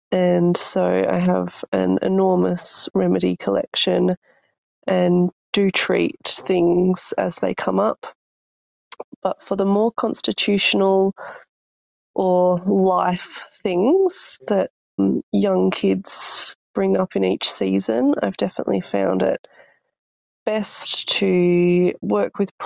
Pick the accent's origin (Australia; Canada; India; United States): Australia; Denmark, Western Australia; I'm from Denmark in regional Western Australia.